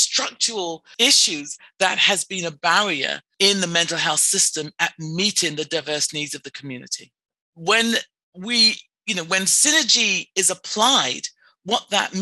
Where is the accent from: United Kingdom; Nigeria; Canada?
United Kingdom; England; You know, my mother, I'm from England. People should be able to tell by my accent.